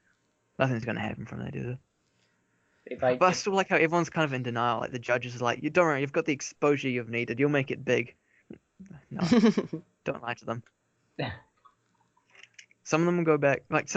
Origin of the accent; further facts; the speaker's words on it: Christchurch, Canterbury, New Zealand; I'm from Christchurch. We're not allowed to be ethnic.